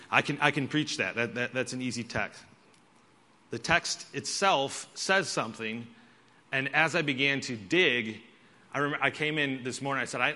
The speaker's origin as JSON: {"language": "English", "town": "Buffalo", "region": "New York", "country": "United States", "said": "See, I'm from Buffalo. There's like good topsoil."}